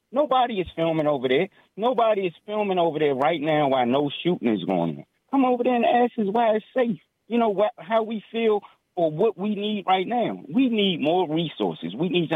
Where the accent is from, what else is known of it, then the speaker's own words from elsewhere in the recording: Washington, District of Columbia, United States; When I'm from Ward 8 and Ward 7 east of the river, you know what these youngins is about when the wintertime comes.